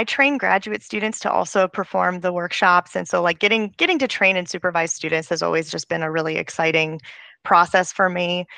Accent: the South, United States; one of the unique things about being like Middle Eastern and particularly growing up in the South and then like working as a professional in the South

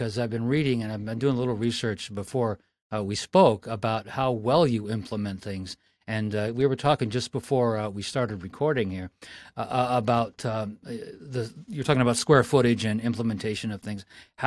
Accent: Plattsburgh, New York, United States; I mean, I'm from Plattsburgh. I graduated Beekmantown in 77, so I have serious ties. I grew up on the Wallace Hill Road, actually, just so you know.

